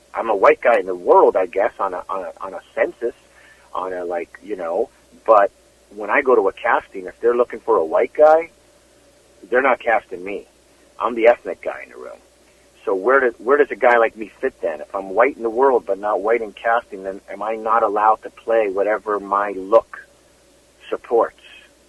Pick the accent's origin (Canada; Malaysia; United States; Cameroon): Canada; Toronto, Ontario; now in Vancouver, Canada; I feel I'm from Toronto originally, but Vancouver is my adult home when it comes to Canada. Like, I can't imagine living anywhere else anymore.